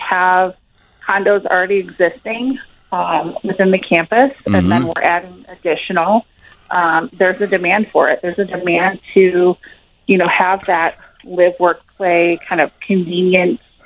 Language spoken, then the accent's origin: English; Tinley Park, Illinois, United States; I'm from the south side of Chicago, so south suburbs. I grew up in Tinley Park.